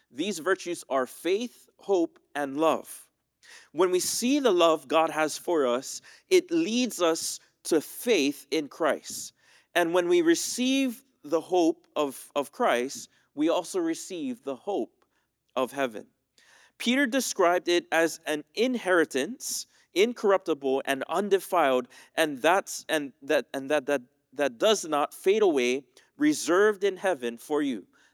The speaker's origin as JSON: {"language": "English", "country": "Philippines", "said": "I tell him that, you know, I'm coming from the Philippines. I'm going to Hawaii to do a co-porter program."}